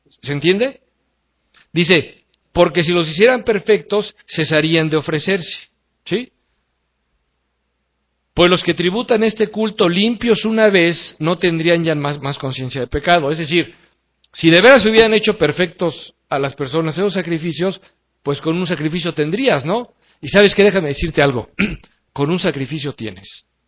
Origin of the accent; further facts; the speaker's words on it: Mexico; nosotros entendemos como mexicanos